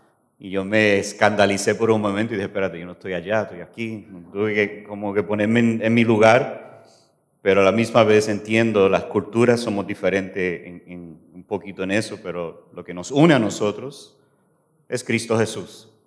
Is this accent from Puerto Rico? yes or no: yes; Puerto Rico; pero soy de Puerto Rico y obviamente hay diferentes palabras, diferentes gestos y diferentes maneras de expresar.